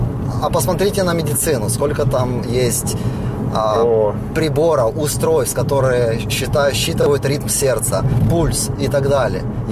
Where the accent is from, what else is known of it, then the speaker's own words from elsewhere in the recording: Ukraine; moved away as an adult; мы когда приехали с Украины сюда, да, я вот там, будучи моряком там, и приехал сюда